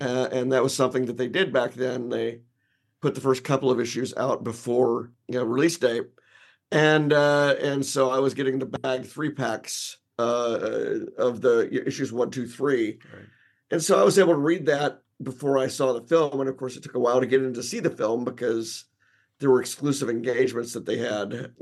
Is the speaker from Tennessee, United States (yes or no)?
yes; Memphis, Tennessee, United States; Well, I grew up in Memphis